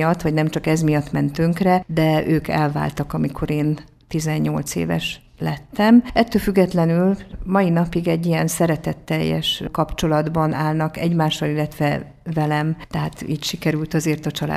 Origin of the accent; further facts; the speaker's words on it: Kiskunhalas, Bács-Kiskun, Hungary; Én Kiskunhalason születtem, és itt élek már több mint 50 éve, ahogy ez a bevezetőből is kiderült, és tőzsgyökeres halasiként, mivel ugye a nagyszüleim is kiskunhalasiak, sőt még a dédszüleim is